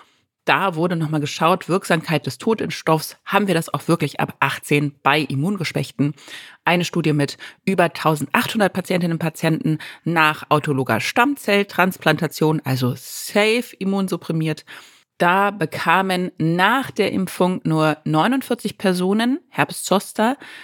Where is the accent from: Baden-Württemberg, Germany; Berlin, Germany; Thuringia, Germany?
Berlin, Germany; Ich bin Berlinerin